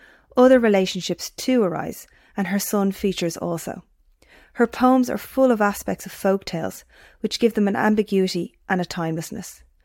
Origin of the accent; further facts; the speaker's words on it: Dublin, Leinster, Ireland; I'm an English teacher from Dublin